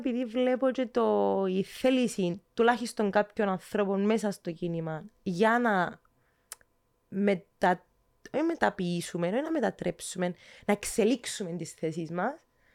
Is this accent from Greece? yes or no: no; Palaiometocho, Nicosia District, Cyprus; now in Nicosia, Cyprus; Στο Παλιομέτωχο.